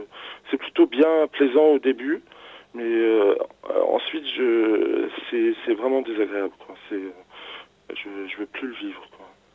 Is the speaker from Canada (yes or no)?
no; Paris, Île-de-France, France; on a dû vivre dans ce petit appartement rue de Lourmel, et c'est là où j'ai grandi